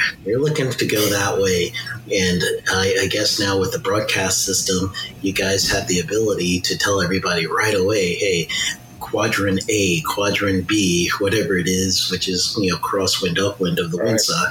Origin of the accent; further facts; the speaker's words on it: New York, United States; I'm from New York, and back when I was growing up, we would have an AM broadcast station